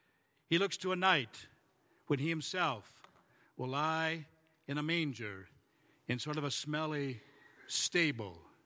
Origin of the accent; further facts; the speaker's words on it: Michigan, United States; I'm from Michigan, but we had all gone to the same school there in Michigan and graduated together